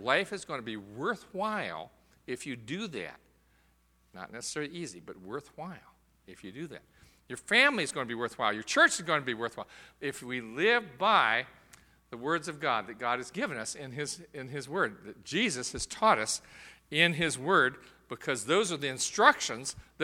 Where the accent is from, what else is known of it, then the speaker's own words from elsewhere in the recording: Florida, United States; I grew up there. I mean, you know, I grew up in Florida.